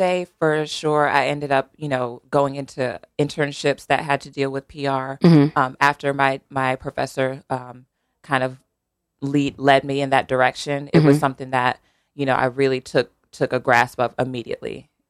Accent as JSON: {"language": "English", "town": "Fairhaven", "country": "United States", "tie": "born or raised there", "said": "Yeah, so I grew up in Fairhaven."}